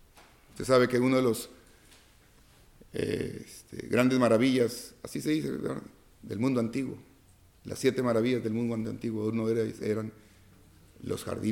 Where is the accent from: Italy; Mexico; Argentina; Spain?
Mexico; Tabasco; Soy tabasqueño como el presidente, ¿verdad?